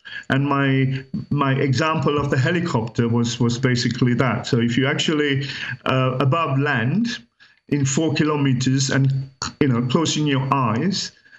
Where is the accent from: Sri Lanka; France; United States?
Sri Lanka; Well, I'm from Sri Lankan heritage. I grew up in Sri Lanka.